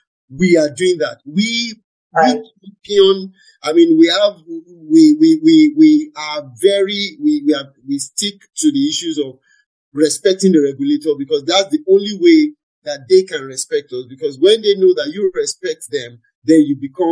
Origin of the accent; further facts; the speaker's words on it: Nigeria; So I would say that as a Nigerian, I'm proud of what eventually came out.